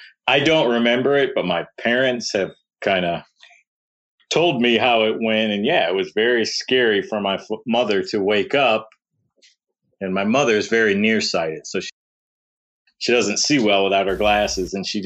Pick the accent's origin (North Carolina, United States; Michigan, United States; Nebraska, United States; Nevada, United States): Michigan, United States; Detroit; I grew up in Detroit, born 2 weeks after the riots in 1967.